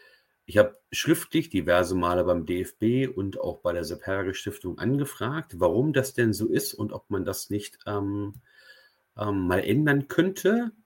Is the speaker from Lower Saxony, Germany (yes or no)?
yes; Barsinghausen, Lower Saxony, Germany; born there; Ich bin gebürtiger Basinghäuser und wäre auch bereit gewesen, aus der Wedemark nach Basinghausen zu fahren